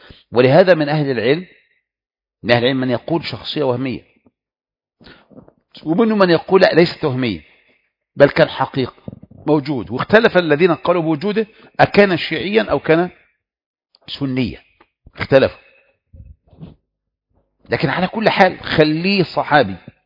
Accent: Egypt; عندنا في مصر كل حاجة، مصر أم الدنيا

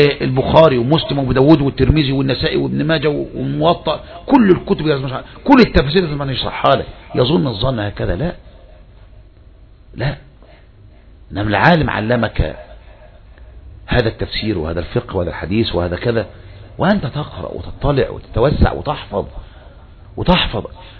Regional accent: Egypt; اظن علم الحديث بالذات عندنا في مصر

